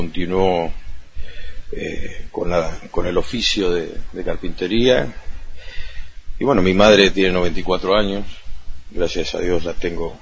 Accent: Puerto San Julián, Santa Cruz, Argentina; soy nativo de Puerto San Julián, nací en el 56, con 62 años. Mi familia, mis padres son oriundos de acá, de nuestra Santa Cruz.

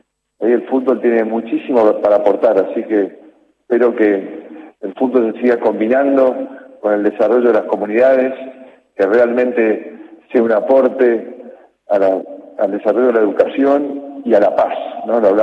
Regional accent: Argentina

